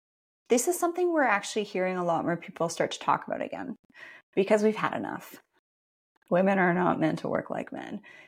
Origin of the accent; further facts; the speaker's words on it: Canada; I'm from Canada, and Canadian women, I think, are just built differently